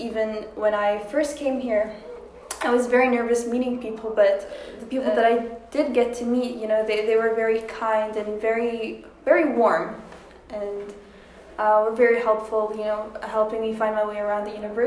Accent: United Arab Emirates; it's very nice to just have that like global experience all in my home country

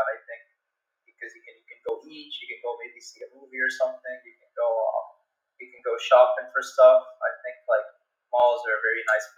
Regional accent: Saudi Arabia; now in United Arab Emirates; I'm from Saudi, which is close to the UAE, but I'm not from the UAE. That's why, I live in dorms.

